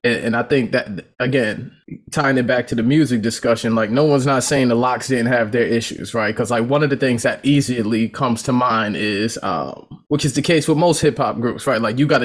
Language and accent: English; Mount Vernon, New York, United States; like I grew up in Mount Vernon.